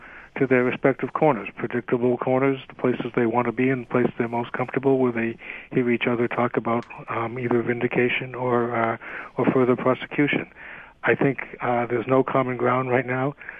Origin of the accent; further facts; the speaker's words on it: Salem, Massachusetts, United States; born there; I was born in Salem. I know a witch hunt when I see one.